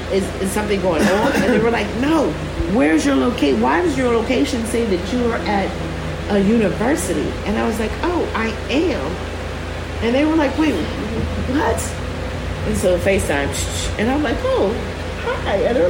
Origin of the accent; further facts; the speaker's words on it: New York, United States; I'm a New Yorker, so I love Philly.